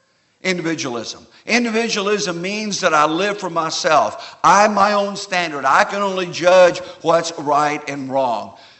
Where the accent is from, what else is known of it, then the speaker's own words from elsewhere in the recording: Indiana, United States; When I was a kid growing up in Indiana